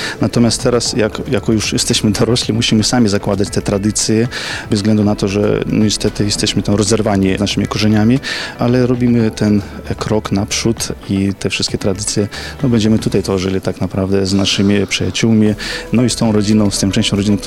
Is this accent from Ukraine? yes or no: no; Belarus; now in Poland; że pochodzimy z Białorusi